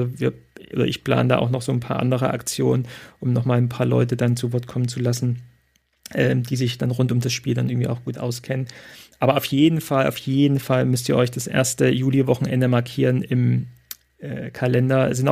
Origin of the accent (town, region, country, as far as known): East Germany, Germany